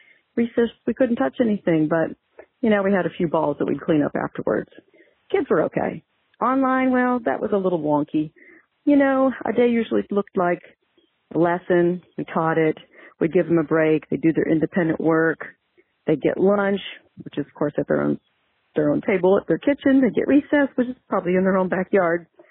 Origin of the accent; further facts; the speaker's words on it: Pittsburgh, Pennsylvania, United States; I grew up in Pittsburgh. I'm a Steelers fan.